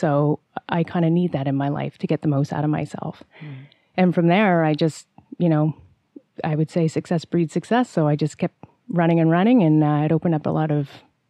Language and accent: English; Hamilton, Ontario, Canada; And luckily growing up in Hamilton, where there are a number of really good runners have come from Hamilton, is I was really well supported there